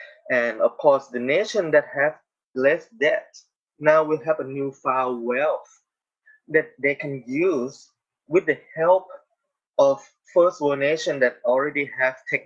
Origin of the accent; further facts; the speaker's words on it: Thailand; English is a second language; maybe because I came originally from Thailand, so I able to notice this.